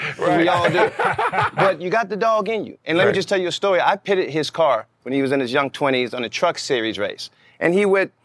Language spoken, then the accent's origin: English; Atlanta, Georgia, United States; Knew I was from Atlanta.